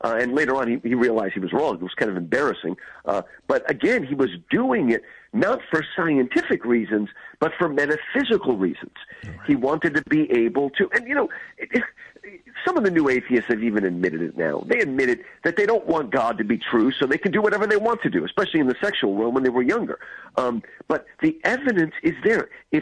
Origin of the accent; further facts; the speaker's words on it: New Jersey, United States; also born or lived in New York; I grew up in New Jersey, New York, the word chutzpah, okay?